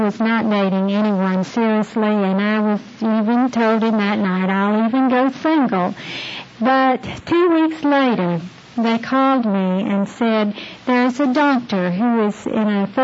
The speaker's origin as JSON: {"language": "English", "region": "Mississippi", "country": "United States", "tie": "born or raised there", "said": "I grew up in Mississippi, way, way out in the country, and I was so irritated many times when the road was muddy, and we had to dig out of the mud"}